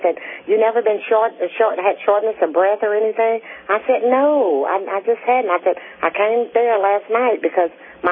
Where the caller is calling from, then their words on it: Monroe, Louisiana, United States; Yes. Yes, I'm calling from Monroe, Louisiana, and I was just, I've always been healthy